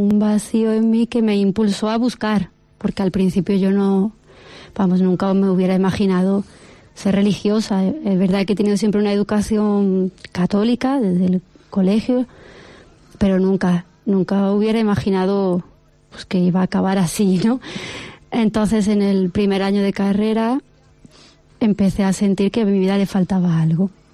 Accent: Montilla, Andalusia, Spain; moved away as an adult; also born or lived in Seville; Pues sí, yo soy de Córdoba, bueno, de un pueblo de Córdoba, de Montilla. Ahí estuve hasta los 18 años, que ya salí. Y me fui a Sevilla, así que en Andalucía he pasado casi toda mi vida, por eso el acento no lo puedo perder.

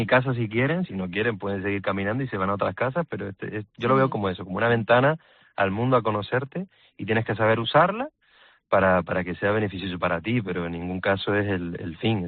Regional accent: Canary Islands, Spain; soy canario, pero tengo esta parte inglesa

